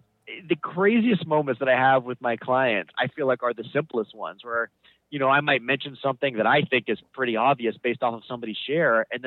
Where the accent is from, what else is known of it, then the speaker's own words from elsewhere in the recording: Washington, District of Columbia, United States; We grew up in the Washington, D.C. area.